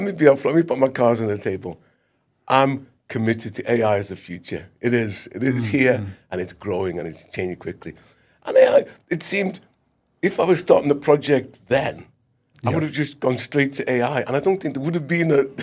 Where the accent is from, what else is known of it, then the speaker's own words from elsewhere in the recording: United Kingdom; now I'm in my 70s. I come to the end, I'm here. I'm British. This is my home. I live here.